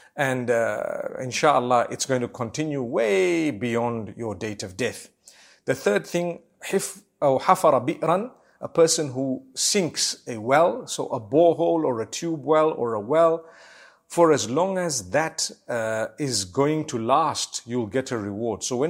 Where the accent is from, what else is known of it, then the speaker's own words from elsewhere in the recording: Zimbabwe; I know I come from Zimbabwe. And back where I come from, sometimes a well dries up in a short time